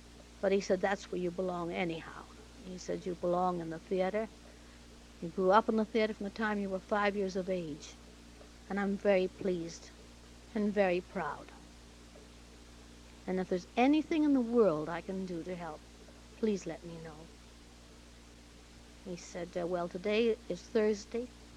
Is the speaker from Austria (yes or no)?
no; Canada; born there; I was born in Canada, and at that time had rather a harsh R.